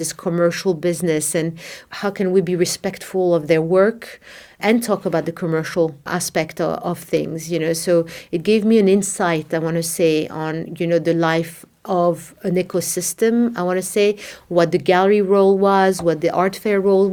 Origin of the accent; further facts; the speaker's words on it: Morocco; I think growing up in Morocco in the 70s, early 80s, there was no infrastructure for art and cultural platforms